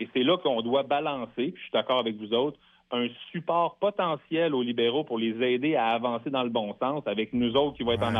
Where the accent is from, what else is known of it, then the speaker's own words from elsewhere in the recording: Quebec, Canada; C'est là que moi, je suis un fier Québécois.